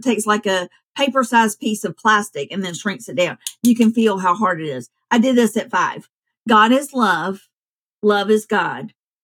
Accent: Athens, Georgia, United States; I grew up in Athens, Georgia, which is about an hour and a half outside of Atlanta.

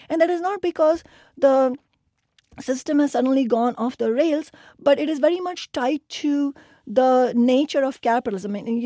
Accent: India; including my home country, India.

